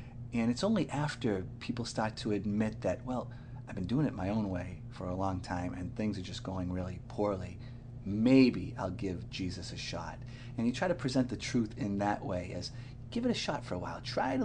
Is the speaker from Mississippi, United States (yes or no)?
no; Boston, Massachusetts, United States; Yes, I'm from Boston, Massachusetts.